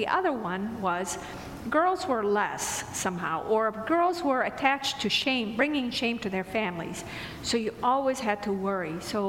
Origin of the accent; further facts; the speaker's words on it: Syria; I grew up in Syria in a culture that really devalued women and still does.